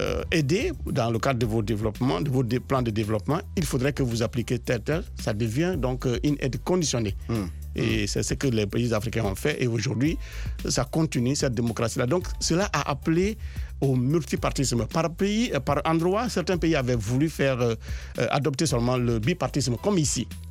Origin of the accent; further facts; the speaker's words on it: Guinea; La Guinée, mon pays d'origine, n'a jamais organisé une conférence nationale.